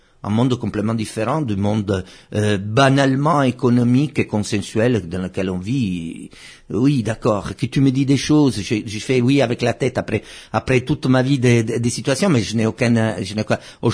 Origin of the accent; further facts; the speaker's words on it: Italy; now in Corsica, France; Non, au début, je suis italien, hein.